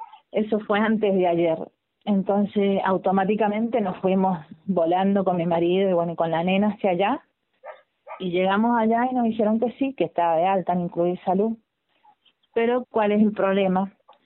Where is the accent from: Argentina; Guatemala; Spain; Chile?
Argentina; San Martín, Mendoza; Nosotros ya hace 6 años que estamos de vuelta radicados acá en Mendoza, porque somos mendocinos, somos de acá de San Martín, Mendoza, nosotros